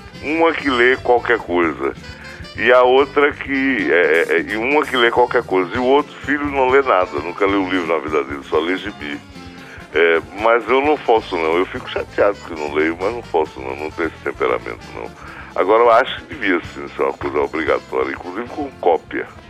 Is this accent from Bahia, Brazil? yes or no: yes; Bahia, Brazil; passei a adolescência, que são bem anos também formativos da vida na Bahia, como baiano, porque eu era nascido na Bahia, embora eu considerasse sergipano, mas eu nasci fisicamente na Bahia. E durante muito tempo me achei sergipano deslocado, emigrado.